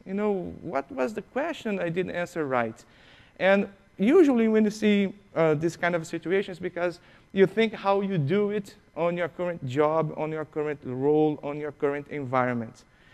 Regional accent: Brazil; I'm from Brazil, and I started there in Brazil working with PCs, like old PCs.

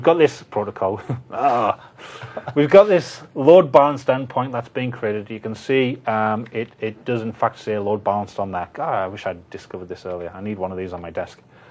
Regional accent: Northern England, United Kingdom; I'm from Northern England, so the accent is not quite Scottish, not quite Irish, definitely not New Zealand or Australia or South Africa or anywhere else.

